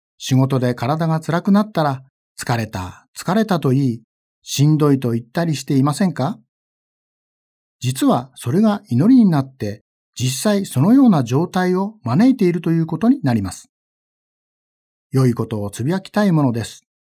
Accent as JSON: {"language": "Japanese", "town": "Nakashibetsu", "region": "Hokkaido", "country": "Japan", "tie": "born or raised there", "said": "私の生まれ育ったところは、北海道の中標津で、北海道の東部、道東と呼ばれる酪農地帯です。 乳牛がたくさんいますが、人口が少ないところです。"}